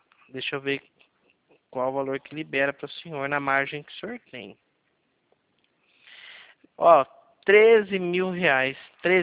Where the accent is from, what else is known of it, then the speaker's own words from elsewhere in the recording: Mogi Guaçu, São Paulo, Brazil; Eu sou aqui de Calheiras. Eu sou aqui de Mogi Guaçu.